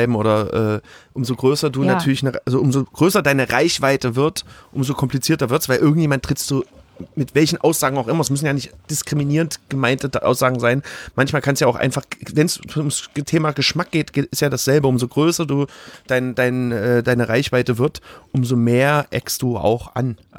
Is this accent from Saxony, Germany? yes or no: yes; Grünau, Saxony, Germany; ich bin ja in Grünau auch aufgewachsen.